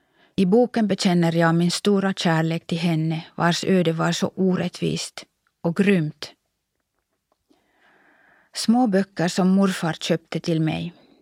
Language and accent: Swedish; Kuopio, North Savo, Finland; Jag hörde till den första generationen i Kuopio som inte gick i läroverken utan till grundskolan.